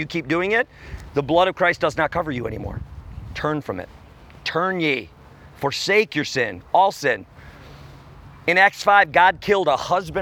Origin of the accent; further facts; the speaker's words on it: Wisconsin, United States; Originally from Wisconsin. I was just telling them we have a small homestead in Missouri, but we're never there.